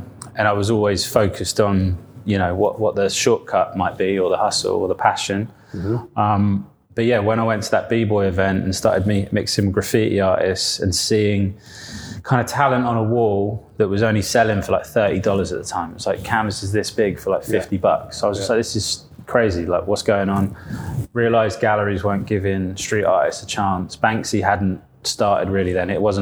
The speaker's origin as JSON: {"language": "English", "region": "South East England", "country": "United Kingdom", "said": "Yeah, no, actually, I'm from the Isle of Wight"}